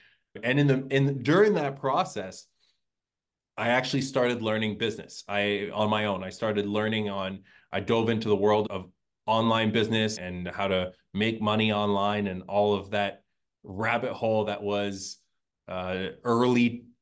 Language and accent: English; Ontario, Canada; also born or lived in Montreal, Canada; I am from just outside of Toronto, Canada. I was born in Montreal, which is about a 6-hour drive from Toronto, if you're not familiar with Canada and the region there. But obviously, Montreal is a more French speaking. I grew up, that was my first language, is French.